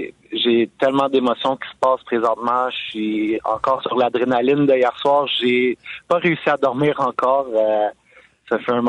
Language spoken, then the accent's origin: French; Vaudreuil, Quebec, Canada; Mes premiers coups de patin, j'avais environ 4-5 ans à Vaudreuil.